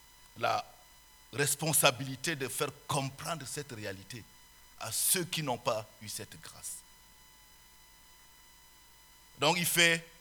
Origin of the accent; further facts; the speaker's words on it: Chad; Ce n'est pas le même contexte que nous avons là-bas chez nous au Tchad.